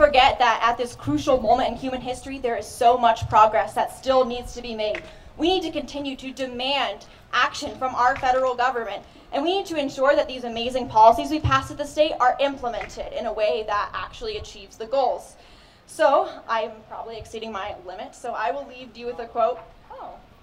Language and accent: English; Colorado, United States; After moving back to my home state of Colorado, I found a job with Conservation Colorado.